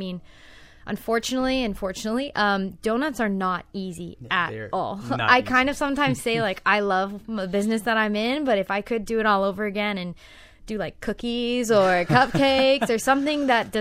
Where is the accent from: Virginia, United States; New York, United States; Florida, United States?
Florida, United States; Miami; being born and raised in Miami, both of us, Andy and myself, it's kind of sad to see your city not have all these kind of cool concepts that other cities have.